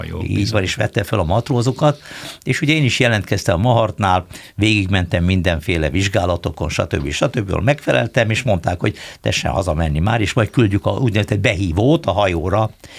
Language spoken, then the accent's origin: Hungarian; Budapest, Hungary; én, mint budapesti tőzsgyökeres budai, egyértelműen egy kicsit nehezen viseltem a vidéki életet